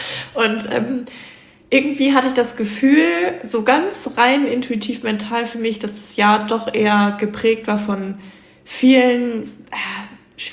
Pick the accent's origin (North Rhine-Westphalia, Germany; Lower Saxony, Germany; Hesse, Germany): Lower Saxony, Germany; Göttingen; Ich komme ja aus Göttingen und ich habe mich einfach nur in Göttingen beworben, weil es das hier halt gab.